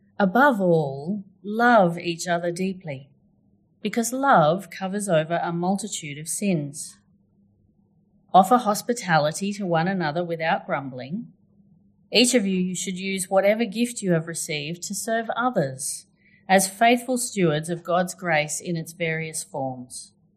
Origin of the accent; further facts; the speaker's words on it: Australia; as a Christian growing up in Australia